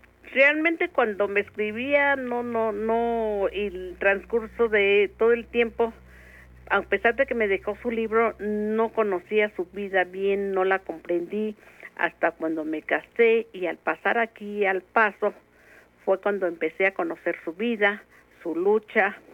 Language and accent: Spanish; Uruapan, Michoacán, Mexico; En Uruapan, Michoacán.